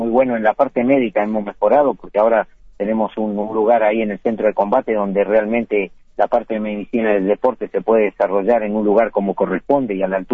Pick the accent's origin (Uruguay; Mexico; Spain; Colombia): Uruguay; para hacerle ver a los jóvenes que acá como uruguayos podemos ser grandes